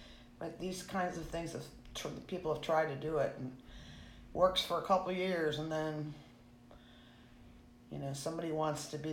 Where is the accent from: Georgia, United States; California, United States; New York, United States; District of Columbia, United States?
District of Columbia, United States; Washington; moved away as an adult; now in Tallahassee, United States; I was born in Washington, D.C., and lived there, and then I went to school in Ohio University in Athens, Ohio.